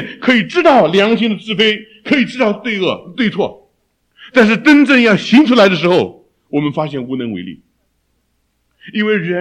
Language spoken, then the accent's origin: Chinese; China; 几千年来我们自己身为中国人，我们常常自诩有优越的文化